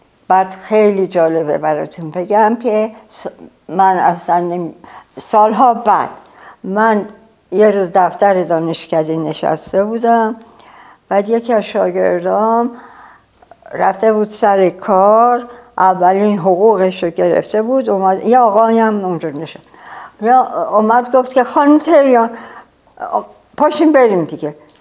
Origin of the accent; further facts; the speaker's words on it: Tehran, Tehran Province, Iran; من سال 1309 شمسی در تهران به دنیا آمدم که میشه 1930 میلادی و خانوادم اصلشون از ارامنه‌ای بودن که شاه عباس آورده جلفا، بعدن اومدن تهران،